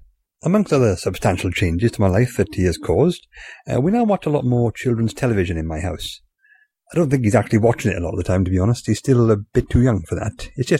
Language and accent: English; Wales, United Kingdom; As a Welshman, I'm particularly perturbed by Fireman Sam.